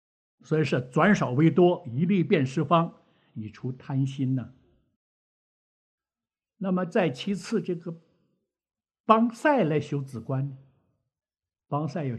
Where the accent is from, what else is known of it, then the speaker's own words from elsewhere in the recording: Taiwan; 我们台湾话叫八度药